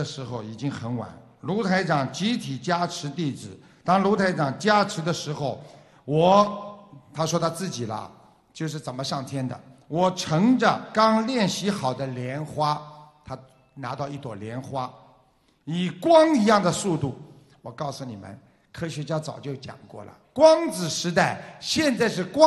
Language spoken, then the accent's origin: Chinese; China; 我们大陆人叫洗澡